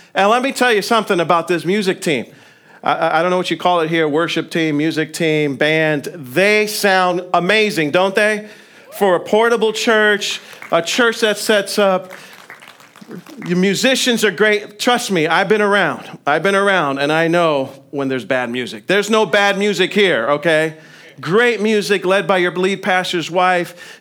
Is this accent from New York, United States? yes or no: yes; New York, United States; I ended up coming back to New York, my home state.